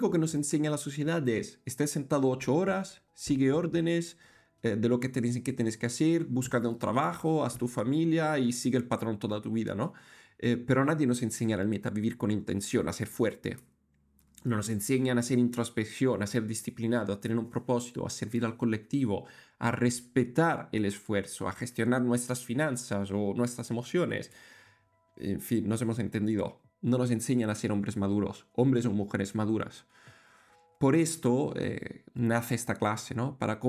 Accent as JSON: {"language": "Spanish", "country": "Italy", "tie": "born or raised there", "moved": "as an adult", "said": "yo nací y crecí en Italia hasta que me fui del país con 20 años"}